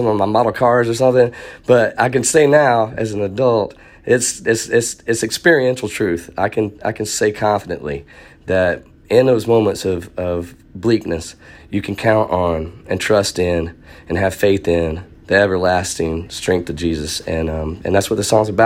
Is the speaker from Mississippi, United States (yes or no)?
no; Texarkana, Texas, United States; Growing up in First Baptist Church, Texarkana, Texas, as a kid, I remember we would sing that hymn and close out our services.